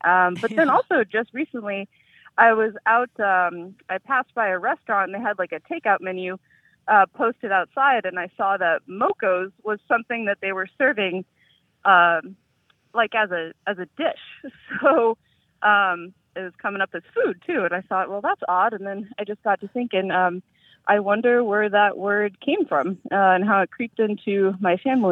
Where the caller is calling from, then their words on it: Vista, California, United States; I'm calling from Vista, California, North County, San Diego.